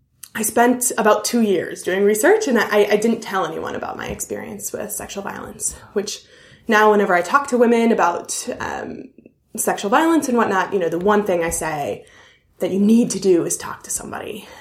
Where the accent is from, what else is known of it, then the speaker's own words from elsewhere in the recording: Woodbury, Minnesota, United States; I grew up in Woodbury, Minnesota, which is a pretty privileged area.